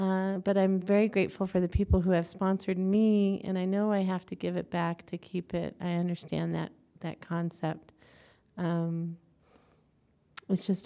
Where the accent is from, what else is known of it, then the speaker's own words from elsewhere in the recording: Billings, Montana, United States; I'm a compulsive eater. I'm from Billings, Montana.